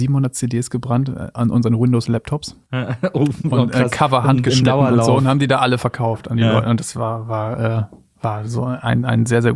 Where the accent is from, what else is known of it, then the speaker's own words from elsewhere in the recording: Flachsmeer, Lower Saxony, Germany; Ich bin ja in Flachsmeer aufgewachsen, was zwischen Leer und Papenburg liegt und so.